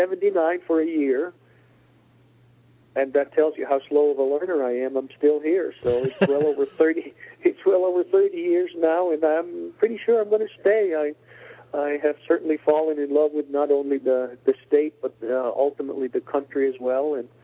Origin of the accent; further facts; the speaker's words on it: Switzerland; English is a second language; Hearing me speak, you might realize that I have a bit of an accent, and that means I was born and raised in Switzerland.